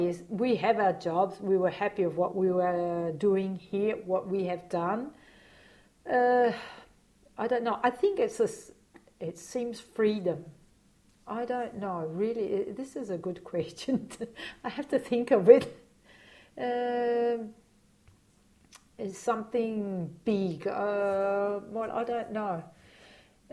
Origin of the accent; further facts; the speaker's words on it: Australia; I'm Aussie. I don't care.